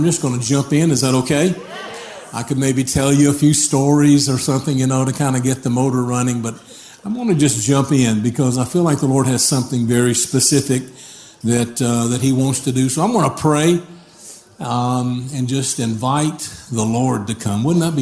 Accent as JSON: {"language": "English", "region": "Alabama", "country": "United States", "said": "I'm from Alabama."}